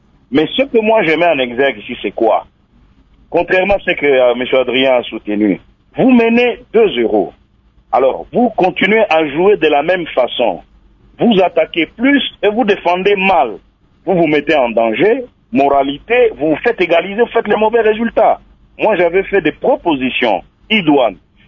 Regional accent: DR Congo; puisqu'on est congolais, patriote, nationaliste

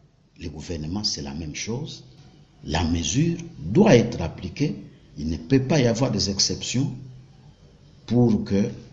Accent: Kasaï-Central, DR Congo; Je viens dernièrement du Kasaï central. J'ai été à Kalambambouji. J'ai fait Tshibala, j'ai fait Kalumba chez moi.

